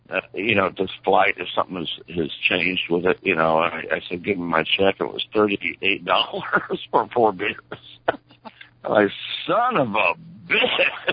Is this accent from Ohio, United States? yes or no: no; Brazil, Indiana, United States; And also, I'm from Brazil, Indiana